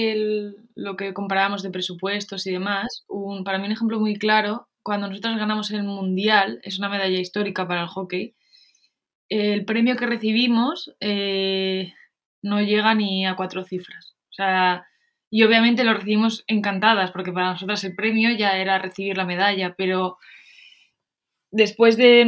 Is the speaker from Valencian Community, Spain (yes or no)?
yes; Valencia, Valencian Community, Spain; para la gente como yo, que soy de Valencia